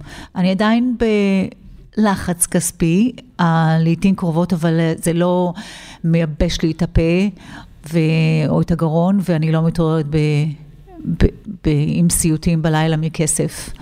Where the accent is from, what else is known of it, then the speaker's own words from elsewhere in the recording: Southern District, Israel; בעיקרון אני גדלתי בישראל, בדרום ישראל, עם אימא ואחות, בלי אבא.